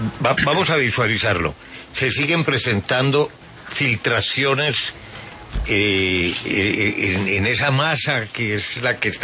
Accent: Antioquia, Colombia; no solamente como antioqueños, sino como colombianos

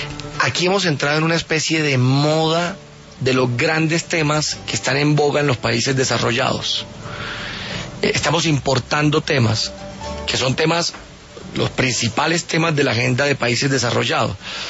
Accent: Cereté, Córdoba, Colombia; A un pobre de un corregimiento de Pitalito, de Cerete, Córdoba, mi pueblo

